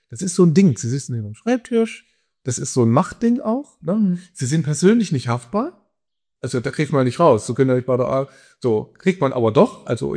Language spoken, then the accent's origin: German; Ilmenau, Thuringia, Germany; Also ich komme ja aus Ilmenau, da gibt es eine große Uni